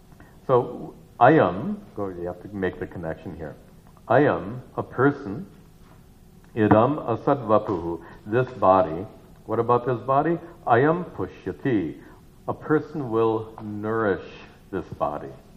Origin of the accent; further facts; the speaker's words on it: Midwest, United States; moved away as an adult; I grew up in the Midwest, moved to California in the 1970s